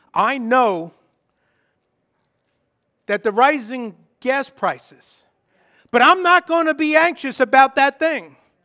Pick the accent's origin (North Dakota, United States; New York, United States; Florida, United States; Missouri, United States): New York, United States; Brooklyn; I mean, I was born and raised in Brooklyn. You needed to either be big or fast, and I was neither, so I became crazy.